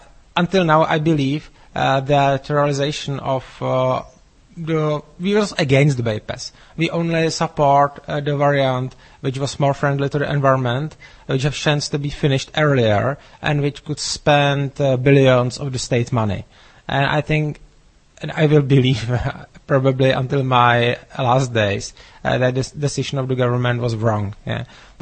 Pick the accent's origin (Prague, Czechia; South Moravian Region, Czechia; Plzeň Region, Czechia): Plzeň Region, Czechia; Plzeň; English is a second language; I grew up in the Plzeň, is the relatively big Czech city in the western Bohemia, and it's a very industrial city. When I was young, I think that maybe one third or one half of the people work in one big factory.